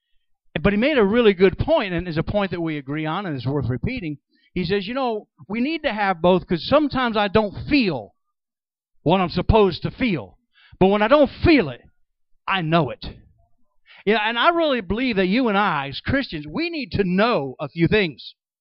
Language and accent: English; Middletown, New York, United States; We traveled not too far from here, an hour and a half, hour and 40 minutes, to my hometown of Middletown, New York.